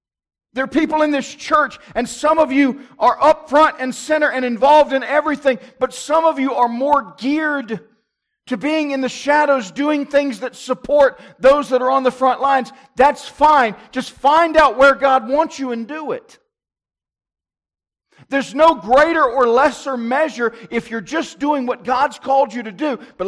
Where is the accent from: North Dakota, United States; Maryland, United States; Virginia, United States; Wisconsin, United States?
Virginia, United States; Petersburg; I grew up in Petersburg, Virginia.